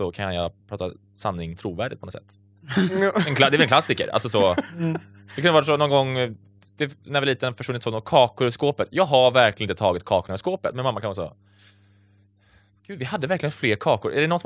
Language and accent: Swedish; Karlstad, Värmland, Sweden; now in Stockholm, Sweden; Karlstad.